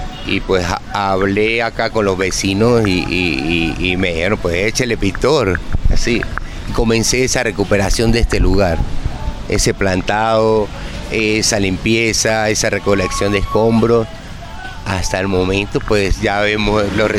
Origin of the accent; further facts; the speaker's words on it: Mérida, Venezuela; Yo soy venezolano de Mérida